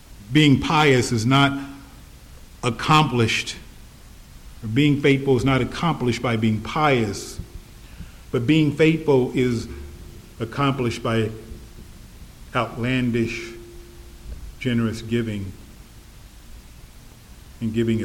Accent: Missouri, United States; And Missouri's part of the Bible Belt, at least the southern part of Missouri where I'm from is part of the Bible Belt

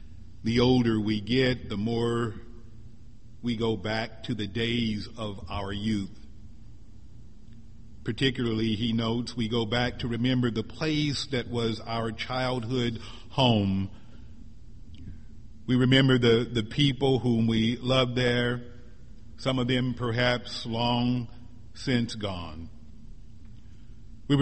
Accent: Springfield, Missouri, United States; also born or lived in Atlanta, United States; now in Philadelphia, United States; But I'm originally from Missouri, Springfield. My mother is still there. Most of my siblings are still there. The little gray and white house on Texas Street where I grew up is still there.

